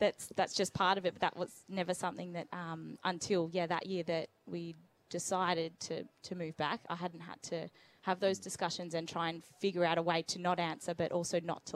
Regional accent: Geelong, Victoria, Australia; because I grew up in Geelong, so really close, again, to my family.

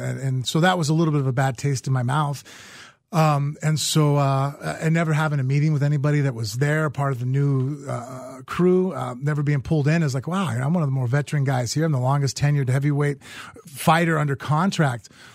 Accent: Las Vegas, Nevada, United States; I mean, I was born and raised in Vegas.

